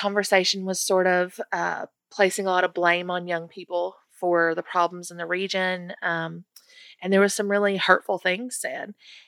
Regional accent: McRoberts, Kentucky, United States; I'm 32 and from McRoberts, Kentucky

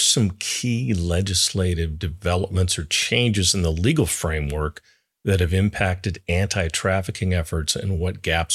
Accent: California, United States; I mean, I grew up in the Bay Area. You don't want to drive them into West Oakland, you know?

